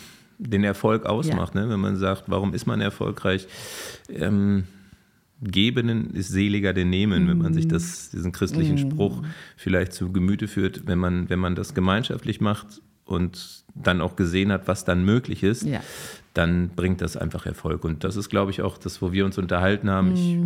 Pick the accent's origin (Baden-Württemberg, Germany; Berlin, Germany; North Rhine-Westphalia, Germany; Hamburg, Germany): North Rhine-Westphalia, Germany; Dortmund; Ich komme ja ursprünglich aus dem Ruhrgebiet. Ich bin in der schönsten Fußballstadt Deutschlands groß geworden, ist in Dortmund.